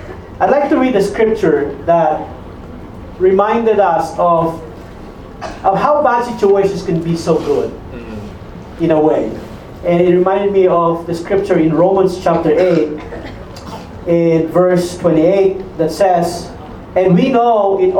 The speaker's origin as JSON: {"language": "English", "town": "Cebu", "region": "Central Visayas", "country": "Philippines", "second_language": "English", "said": "I'm from Cebu, Philippines. I'm the one leading the church in Cebu with 320 disciples"}